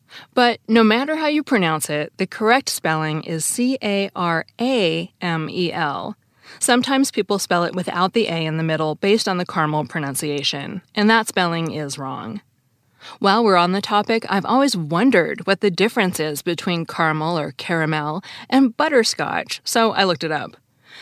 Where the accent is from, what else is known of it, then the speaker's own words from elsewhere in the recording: Seattle, Washington, United States; also born or lived in West; My parents are from the Midwest, and I grew up in Seattle, and I've lived in the West my whole life